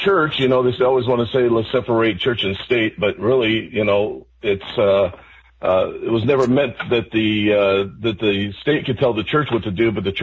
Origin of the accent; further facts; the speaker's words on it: United States; beyond that, I'm an American on top of that.